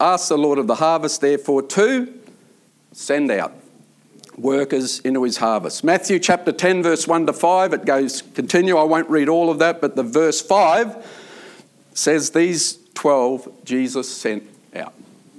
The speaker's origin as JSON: {"language": "English", "country": "Ireland", "said": "Well, I am Irish, by the way."}